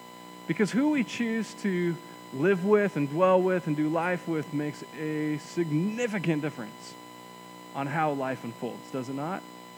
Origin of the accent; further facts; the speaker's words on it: Nebraska, United States; I grew up in Nebraska, and so my first real roommate experience was probably, like many of you, going to college.